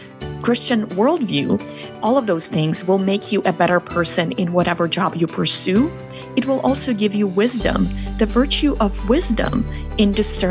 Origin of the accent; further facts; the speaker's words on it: Russia; English is a second language; also born or lived in Israel; now in United States; back then, I was growing up in Soviet Russia. So this was a Russian book, translation from Hungarian, all kinds of weird stories there. But I fell in love with the classics, and years later, my family first immigrated from Russia to Israel, and then when I was in high school, we moved to the U.S.